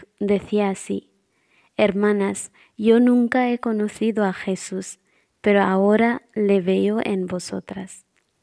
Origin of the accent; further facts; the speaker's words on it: India; soy hermana hospitalaria y soy de la India.